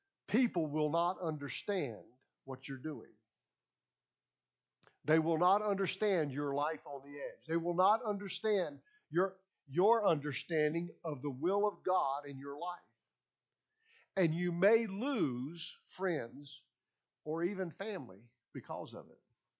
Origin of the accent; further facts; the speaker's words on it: the South, United States; That might be something I would say since I'm from the South and I like grits.